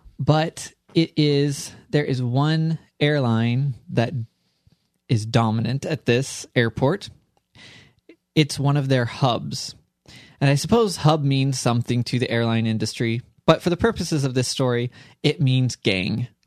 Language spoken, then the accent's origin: English; West Coast, United States; now in Cincinnati, United States; I grew up on the West Coast.